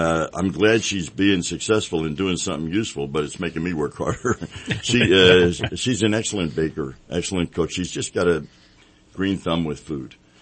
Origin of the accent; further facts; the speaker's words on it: Philadelphia, Pennsylvania, United States; now in Reading, United States; No, I'm from Philadelphia originally.